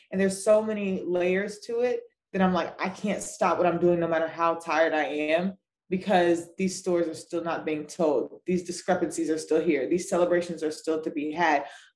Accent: New York, United States; I'm from New York.

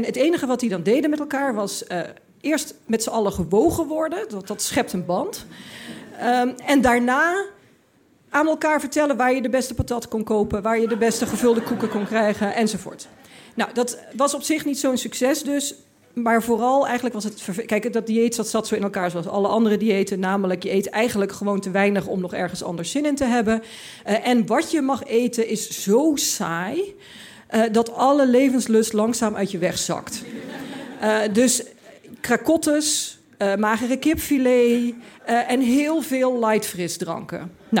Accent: Limburg, Netherlands; ja, ik kwam uit Limburg, ik had dat allemaal niet meegemaakt.

